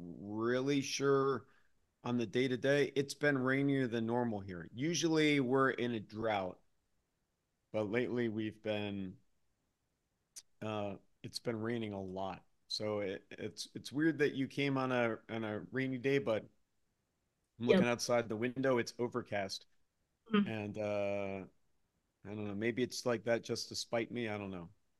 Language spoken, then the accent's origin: English; Philadelphia, Pennsylvania, United States; moved away as an adult; now in Los Angeles, United States; Like a rig before LA, because I've lived in LA for 10 years now. And then I would say Philly, because I grew up in Philly, but I'm still very connected to Philadelphia